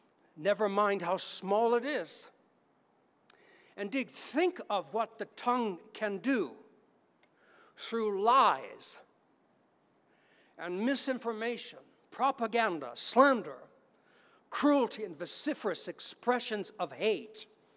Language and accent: English; California, United States; I'm from California, fires all the time.